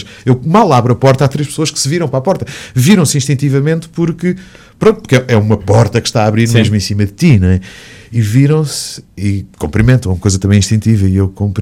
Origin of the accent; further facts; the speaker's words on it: Portugal; peço desculpa, eu sou português, eu faço um programa de rádio para Portugal